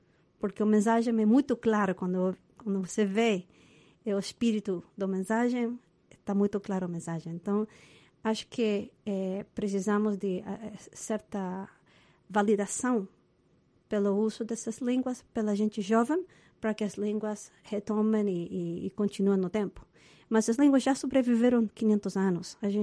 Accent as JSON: {"language": "Portuguese", "country": "Chile", "second_language": "Portuguese", "said": "eu sou chilena e lá a gente não manda muito mensagem do texto"}